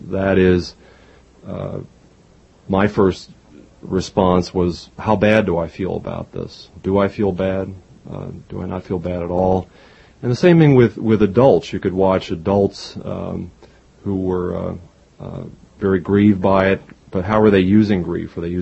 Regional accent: Garrett Park, Maryland, United States; also born or lived in Washington; I grew up in Garrett Park, Maryland. I was raised in Washington, born there.

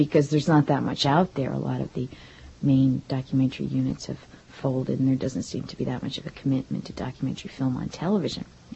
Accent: New York, United States; I grew up outside of New York in Westchester County.

